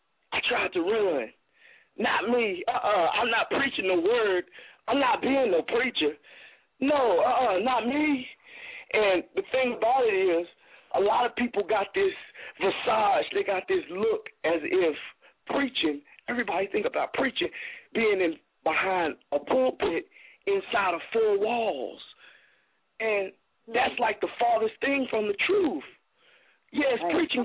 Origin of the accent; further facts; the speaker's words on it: Kimball, West Virginia, United States; You know, I'm from Kimball, West Virginia, little country boy, wilding out. You know, growing up and.